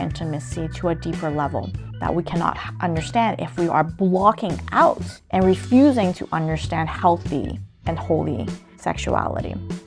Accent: Ontario, Canada; I'm personally in Canada, just an hour north of Toronto in Ontario. I grew up here most of my life, so the worldview from which I'm speaking from is mostly from my experience growing up in this area

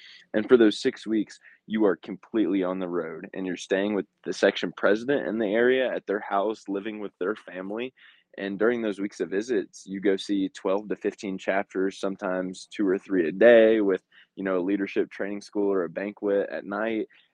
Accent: Franklin, Illinois, United States; I'm from Franklin, Illinois, originally, so a little small town of 500 people, 30 minutes southwest of Springfield.

